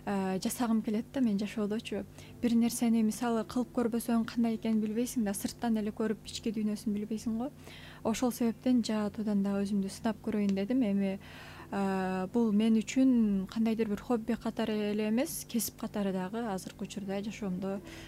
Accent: Leilek, Batken Region, Kyrgyzstan; born there; Мен негизи Баткен областына караштуу Лейлек районунда төрөлгөнмүн.

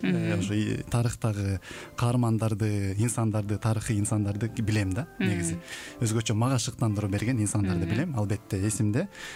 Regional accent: Lipenka, Issyk-Kul Region, Kyrgyzstan; негизи өзүм Ысык Көл областында, Жети Өгүз районунда Липинка деген айылда төрөлгөм 2000-чи жылы. Ошо 17 жашка чейин ошол жерде чоңоюп, өсүп, окуп

